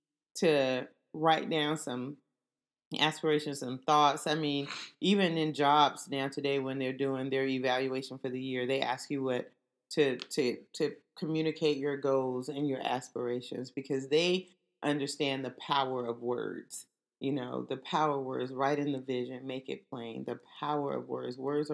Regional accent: the South, United States; I'm from the South.

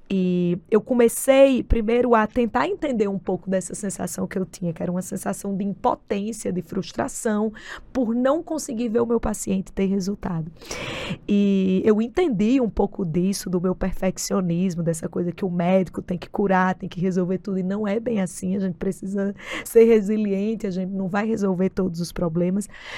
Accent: Natal, Rio Grande do Norte, Brazil; moved away as an adult; now in São Paulo, Brazil; Fiz em Natal, sou de Natal, gente, esse sotaque aqui já deu para identificar que não é de São Paulo. Mas eu vim para cá, para São Paulo

